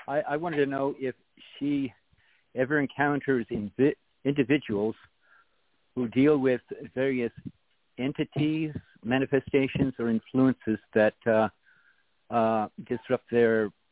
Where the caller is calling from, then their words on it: Idaho, United States; from Idaho.